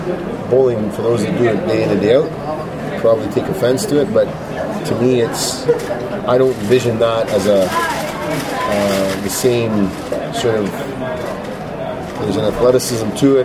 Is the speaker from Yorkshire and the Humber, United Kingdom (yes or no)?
no; Scotland, United Kingdom; I come from Europe. I come from Scotland.